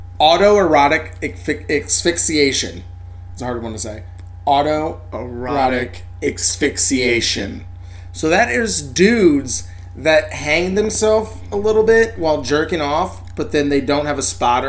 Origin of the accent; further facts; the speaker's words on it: St. Charles, Missouri, United States; So we had a recent case here in St. Charles. So we're from St. Charles, Missouri.